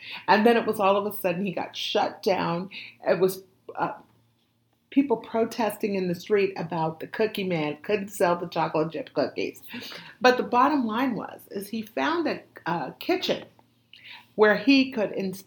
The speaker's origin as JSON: {"language": "English", "town": "Oakland", "region": "California", "country": "United States", "said": "Well, I'm from Oakland as well."}